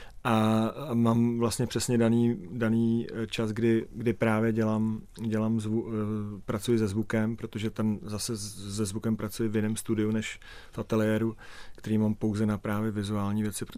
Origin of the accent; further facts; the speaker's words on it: South Bohemian Region, Czechia; já jsem vyrostl v podstatě na Šumavě, protože jsem moje prarodiče oba dva s obou dvou, jako od, ať už od maminky, tak od táty, tak v podstatě jsou z Pošumaví